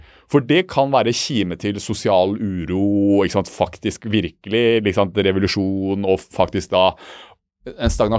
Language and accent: Norwegian; Kongsvinger, Innlandet, Norway; I Norge så det sånn at jeg kommer fra Kongsvinger, jeg født opp på Kongsvinger.